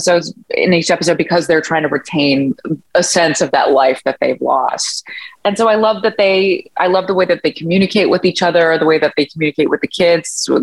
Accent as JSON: {"language": "English", "town": "Montreal", "region": "Quebec", "country": "Canada", "tie": "born or raised there", "said": "I grew up in Montreal West. My parents still live there."}